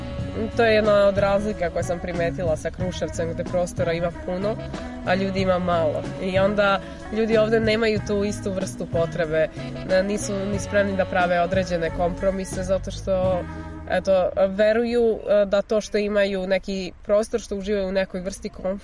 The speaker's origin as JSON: {"language": "Serbian", "town": "Užice", "region": "Šumadija and Western Serbia", "country": "Serbia", "said": "Ne, ja sam iz Užica."}